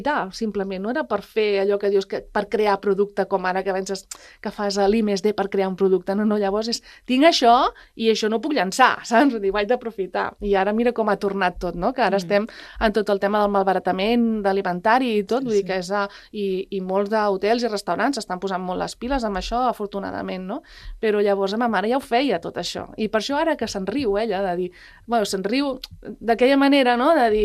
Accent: Palau-sator, Catalonia, Spain; Jo a vegades deia, ah, no, sóc de la Bisbal, saps? De l'Empordà, no sé què, tal, no, sóc de Palau-sator, i ara ho dic ben alt, no? I sóc de pagès.

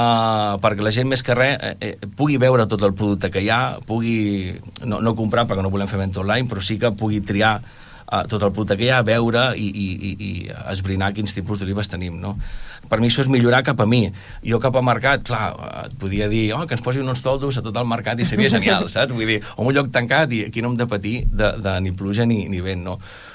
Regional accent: Pineda de Mar, Catalonia, Spain; A nosaltres, clar, som de Pineda de Mar, i clar, Pineda sempre ens tira

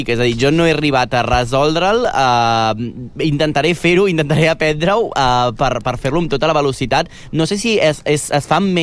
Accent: Premià de Mar, Catalonia, Spain; a Premià de Mar, que és d'on soc jo

